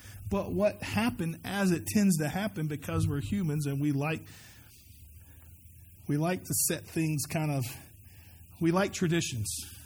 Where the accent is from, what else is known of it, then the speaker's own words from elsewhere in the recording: the South, United States; You know, I grew up in the South, and so that was just what you did.